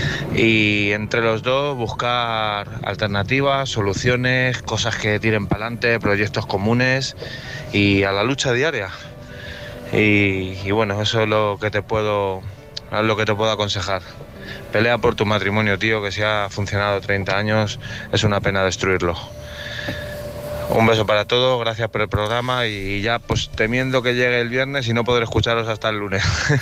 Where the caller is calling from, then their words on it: Madrid, Community of Madrid, Spain; de Madrid.